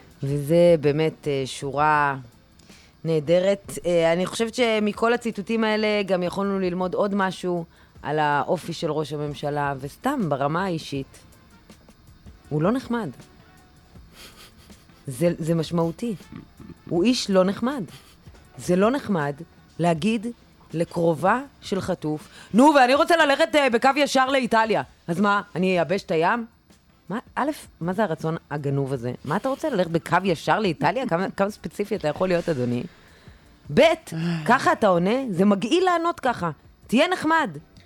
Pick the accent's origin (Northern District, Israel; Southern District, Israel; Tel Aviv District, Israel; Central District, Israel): Northern District, Israel; אני גם מהצפון במקור